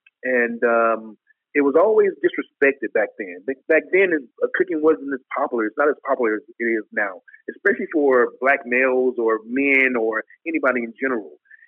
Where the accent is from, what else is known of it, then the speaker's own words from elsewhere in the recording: Mississippi, United States; Like I said, I was from Mississippi. I was just a guy who loved to cook